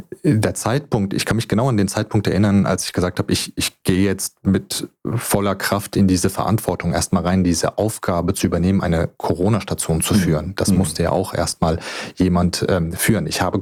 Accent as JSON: {"language": "German", "region": "Hesse", "country": "Germany", "said": "Ich bin eigentlich aus der Region Darmstadt, aus Funkstadt, um genau zu sein, also ein Hesse."}